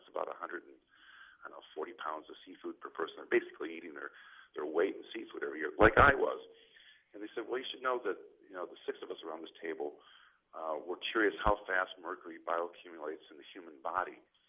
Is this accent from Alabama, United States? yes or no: no; Dubuque, Iowa, United States; You know, I'm from Dubuque, Iowa.